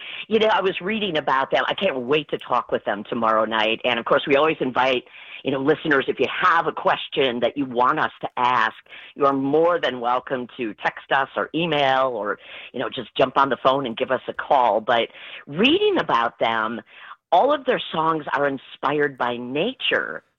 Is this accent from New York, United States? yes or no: no; Wisconsin, United States; I grew up just outside of Green Bay, you know.